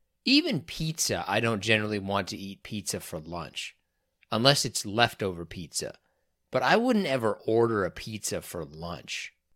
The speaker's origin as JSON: {"language": "English", "region": "Kansas", "country": "United States", "said": "I'm from Kansas, and it was actually a thing that you would have people"}